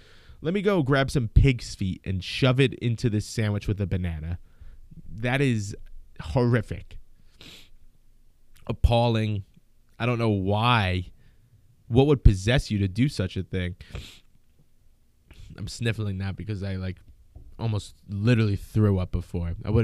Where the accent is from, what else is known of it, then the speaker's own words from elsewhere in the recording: New Jersey, United States; I'm from New Jersey. There is a place called Houlihan's by my house.